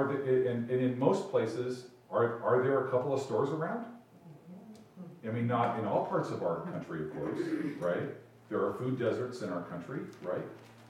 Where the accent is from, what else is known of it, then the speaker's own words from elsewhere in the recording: Endicott, Washington, United States; my spouse and I grew up in Endicott in La Crosse, Washington, where the stores were further away.